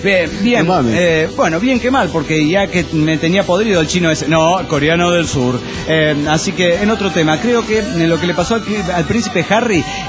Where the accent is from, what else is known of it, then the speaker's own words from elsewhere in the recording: Guanajuato, Mexico; born there; Yo digo feliz año porque nací en Guanajuato.